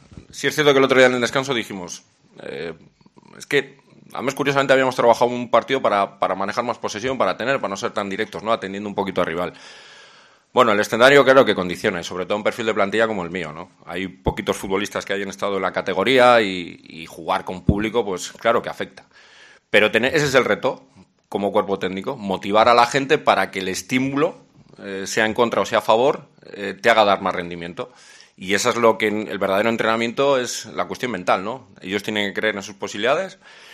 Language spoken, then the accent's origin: Spanish; Berenga, Cantabria, Spain; Yo soy de Berenga.